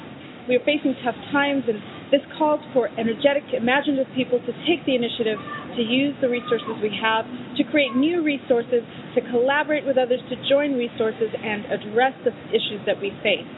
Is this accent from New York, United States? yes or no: yes; Harlem, New York, United States; I introduced the show saying that I'm from Harlem.